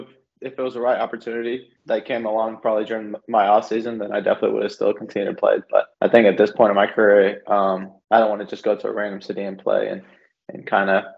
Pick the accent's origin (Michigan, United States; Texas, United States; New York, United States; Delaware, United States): Texas, United States; Yeah, so I was born in Texas in the U.S.